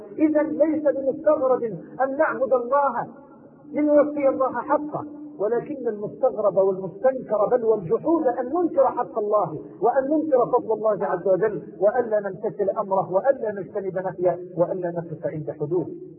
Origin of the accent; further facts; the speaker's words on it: Cairo, Cairo Governorate, Egypt; والله يا إخوة لقد دعاني إخوانكم في منطقة المعادي عندنا في القاهرة